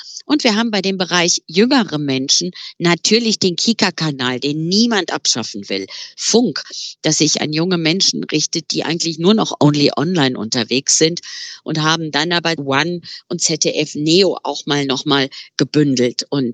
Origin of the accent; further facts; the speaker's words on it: Southwest Germany, Germany; meiner Heimatregion Rheinland-Pfalz und Baden-Württemberg, die gemeinsam den SWR als Hörfunkgebiet haben